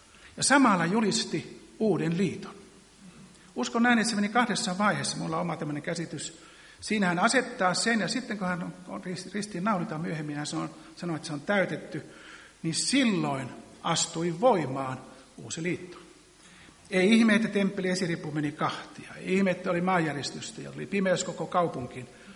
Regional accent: Liperi, North Karelia, Finland; born there; Minä, joka olen syntynyt itärajalla, Liberissä, tuolla Pohjois-Karjalassa

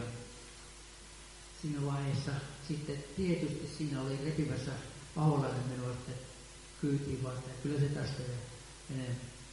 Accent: Oulu, North Ostrobothnia, Finland; also born or lived in Sweden; now in Tampere, Finland; Olen Oulusta kotoisin ja uskovaisten kodista. Vanhemmat tuli aktiivisia Oulun vapaaseurakunnassa ja siellä tuli käytyä ihan pikkupojasta.

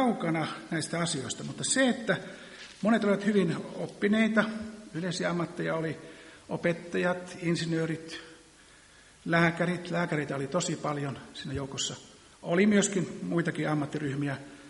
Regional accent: Liperi, North Karelia, Finland; born there; Minä, joka olen syntynyt itärajalla, Liberissä, tuolla Pohjois-Karjalassa

